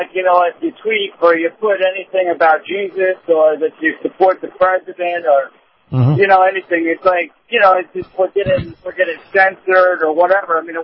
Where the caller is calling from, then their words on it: Daytona, Florida, United States; I'm in Daytona, man.